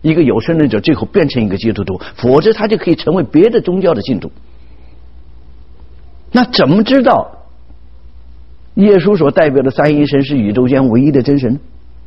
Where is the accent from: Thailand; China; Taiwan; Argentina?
China